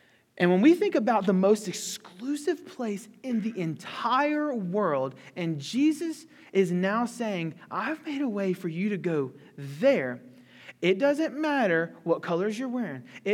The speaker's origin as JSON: {"language": "English", "region": "Louisiana", "country": "United States", "said": "I'm from Louisiana. I did my undergraduate at Louisiana Tech."}